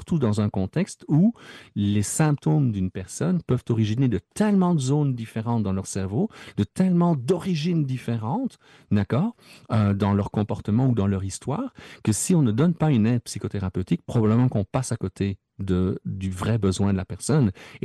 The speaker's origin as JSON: {"language": "French", "country": "Belgium", "said": "tu sais, je viens de Belgique"}